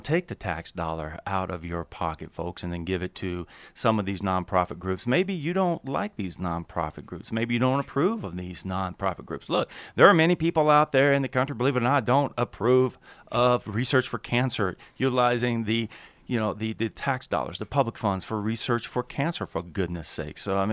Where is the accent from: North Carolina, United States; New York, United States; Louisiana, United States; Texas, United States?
Texas, United States; moved away as an adult; just like myself as a young man when I came out from Texas out here to the West Coast